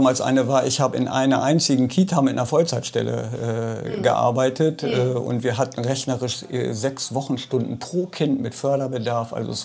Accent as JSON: {"language": "German", "town": "Leer", "region": "Lower Saxony", "country": "Germany", "tie": "born or raised there", "said": "Habe ein bisschen unter dem Hermannsdenkmal gelebt. Und dann habe ich aber den größten Teil meiner Jugendzeit in Ostfriesland verbracht. Ah, in Leer-Ostfriesland. Das ist auch eigentlich gefühlt meine Heimat."}